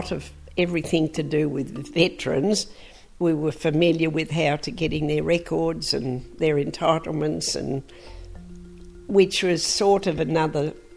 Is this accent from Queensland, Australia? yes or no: no; Athena, Tasmania, Australia; born there; now in Launceston, Australia; I was born at Athena, now living in Launceston.